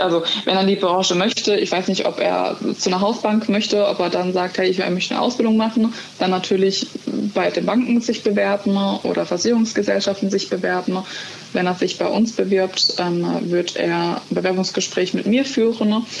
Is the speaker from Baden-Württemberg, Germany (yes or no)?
yes; Heidelberg, Baden-Württemberg, Germany; in meiner Heimat, in Heidelberg, da wo ich herkomme